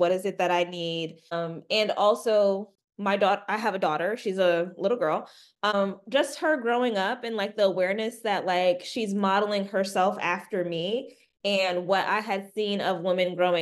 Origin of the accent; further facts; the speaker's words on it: New York, United States; I grew up in New York. My family's Caribbean.